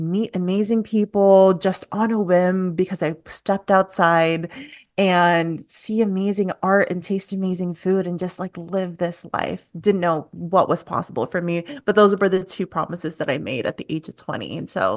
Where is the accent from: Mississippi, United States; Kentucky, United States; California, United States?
California, United States; moved away as an adult; also born or lived in San Diego; now in Chicago, United States; So I was living in California, so I grew up in California all of my life, up until the age of 28, I think. 27, 28, around there.